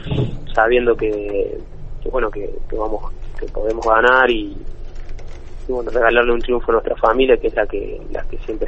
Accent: Córdoba, Argentina; Sí, soy cordobés

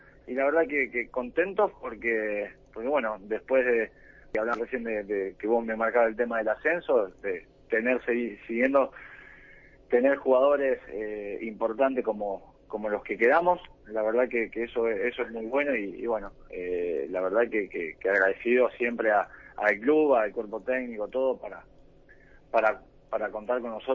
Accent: Buenos Aires, Argentina; now in Mar del Plata, Argentina; yo soy de Buenos Aires, vivo en Mar del Plata

